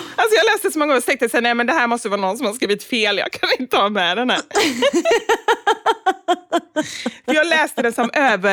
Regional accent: Gothenburg, Västra Götaland County, Sweden; det bara är jag som är göteborgare

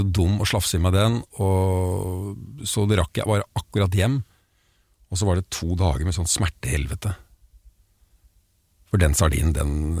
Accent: Hvaler, Østfold, Norway; Som barn på Hvaler

